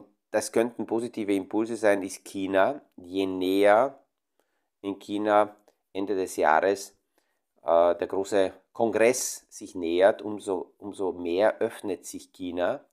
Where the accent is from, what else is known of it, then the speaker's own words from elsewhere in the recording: Romania; moved away; Ich brauche mich nur an meine Kindheit erinnern in Rumänien, wo die Grenzen zugegangen sind.